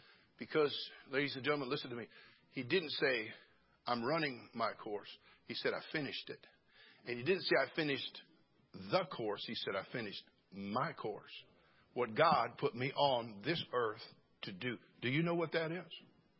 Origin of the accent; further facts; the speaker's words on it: Pittsburg, California, United States; Eddie Hart was from my hometown, Pittsburgh, California.